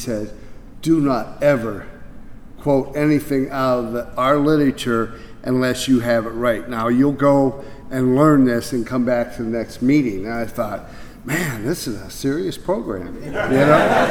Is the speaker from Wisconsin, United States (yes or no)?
yes; Wisconsin, United States; I am from the Badgerland area in the Wisconsin region.